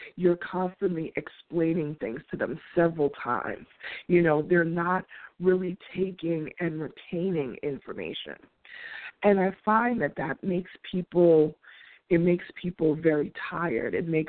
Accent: New York, United States; I'm throwing it back to Harlem right now, being a New Yorker.

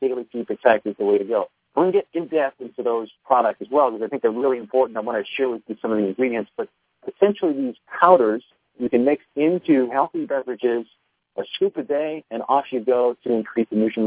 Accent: New York City, New York, United States; Even in the urban cities, I grew up in New York City, and I got to tell you, back then, small gardens, urban gardens weren't a big thing

